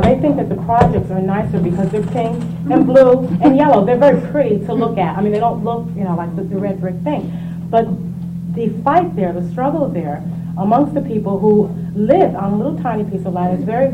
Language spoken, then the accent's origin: English; New Jersey, United States; Now, when I was growing up in New Jersey, I don't exactly know how, because my grandmother and my family were very poor